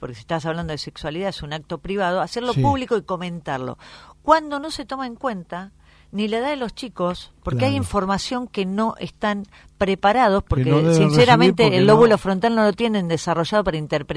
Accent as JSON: {"language": "Spanish", "town": "Tandil", "region": "Buenos Aires Province", "country": "Argentina", "said": "yo soy de Tandil"}